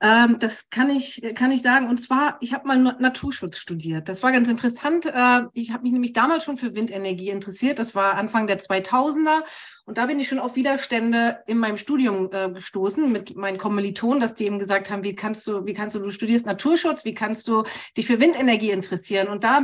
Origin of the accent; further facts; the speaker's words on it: Mecklenburg-Vorpommern, Germany; Dann habe ich mir überlegt, ich will zurück in meine Heimat nach Mecklenburg-Vorpommern, habe das gemacht, habe meine Kinder eingesackt und bin hier aufs Land.